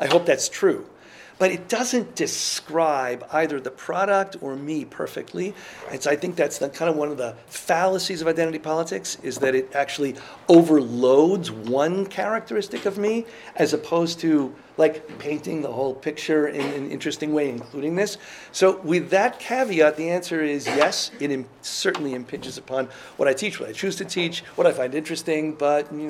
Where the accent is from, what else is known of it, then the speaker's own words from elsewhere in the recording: Midwest, United States; also born or lived in Israel; And so is the fact that I grew up in the Midwest.